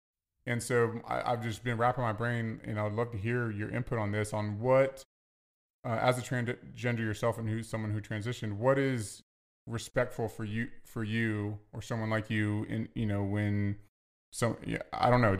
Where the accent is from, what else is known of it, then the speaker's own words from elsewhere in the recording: Virginia, United States; Like, I'm from the South. I say, yes, ma'am, yes, sir. It's just a term of respect.